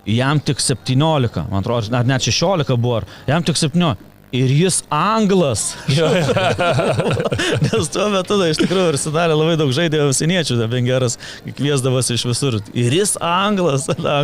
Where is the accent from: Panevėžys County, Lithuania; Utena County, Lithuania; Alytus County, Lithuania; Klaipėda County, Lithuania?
Alytus County, Lithuania; Alytus; visi, kai augom Alytui